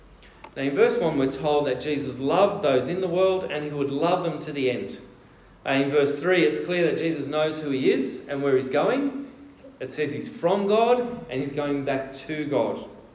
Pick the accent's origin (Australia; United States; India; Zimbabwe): Australia; that's what you do as an Australian